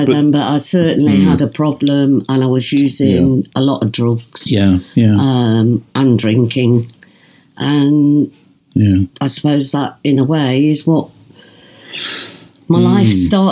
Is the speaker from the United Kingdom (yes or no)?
yes; Nottingham, East Midlands, United Kingdom; I grew up in Nottingham, and I come from dual heritage in the sense that my mum was a Romany gypsy, and I grew up with my grandma, who was pure Romany